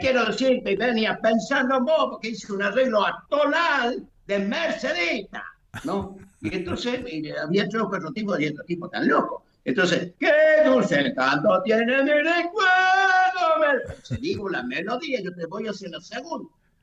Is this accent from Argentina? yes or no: yes; Argentina; por ignorante que seamos los argentinos, es un país de los dúos.